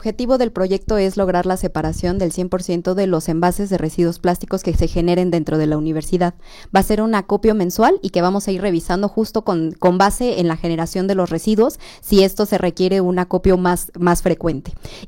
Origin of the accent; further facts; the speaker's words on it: Mexico; la conciencia que tenemos como mexicanos